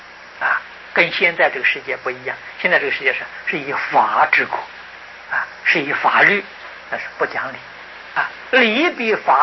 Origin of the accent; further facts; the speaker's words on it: China; 罗什大师所翻译的经典，我们中国人最喜欢的读诵的。